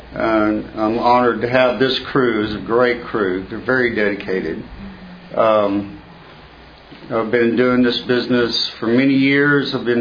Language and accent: English; Houston, Texas, United States; I'm from Houston, Texas.